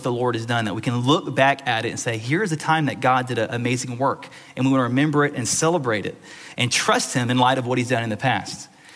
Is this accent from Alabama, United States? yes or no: yes; Mobile, Alabama, United States; I have no idea, honestly, how old the church I grew up at is in Mobile